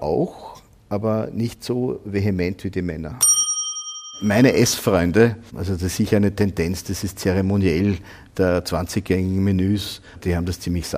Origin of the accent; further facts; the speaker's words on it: Vienna, Austria; Bin ich ja in Wien, bin ja ein Wiener.